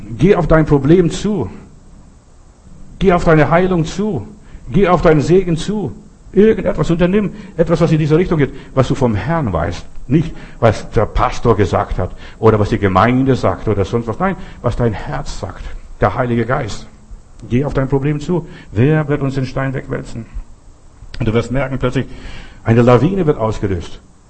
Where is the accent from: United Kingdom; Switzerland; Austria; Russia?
Russia; German is a second language; now in Germany; Ich bin in Russland groß geworden, bei uns kam nur einmal in der Woche der Bäcker.